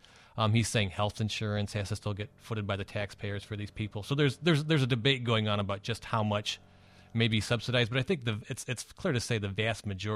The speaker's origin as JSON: {"language": "English", "region": "Ohio", "country": "United States", "said": "I'm from Ohio. I love Ohio State."}